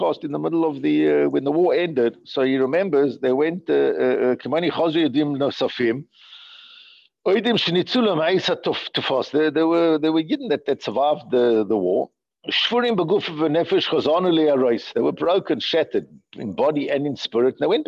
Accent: South Africa; I'm from South Africa. You see, I know how to protect the house.

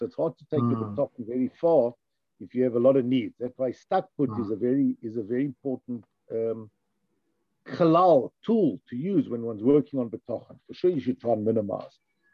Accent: New York, United States; I come from New York, you know, whoever ate at home.

